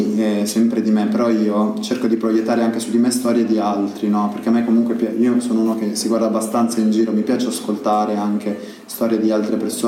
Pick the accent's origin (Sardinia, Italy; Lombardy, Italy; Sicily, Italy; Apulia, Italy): Lombardy, Italy; Milan; born there; io sono italiano, io sono nato a Milano, quindi sono italiano al 100%